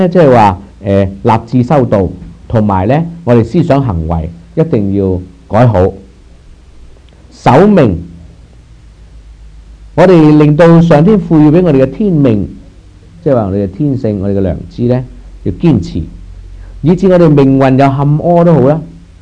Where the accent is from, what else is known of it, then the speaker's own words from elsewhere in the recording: China; 我哋中國人就講勤儉